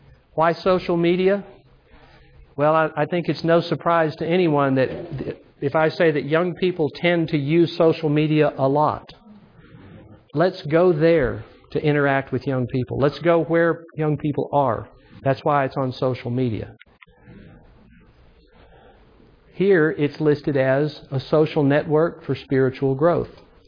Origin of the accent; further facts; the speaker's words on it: Texas, United States; I have to be careful. I'm from Texas, so that sometimes, you know, that's a different language.